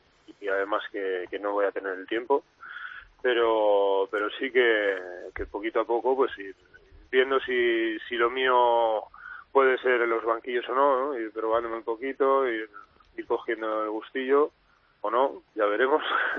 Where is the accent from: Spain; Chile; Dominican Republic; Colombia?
Spain; Hombre, por supuesto que yo soy español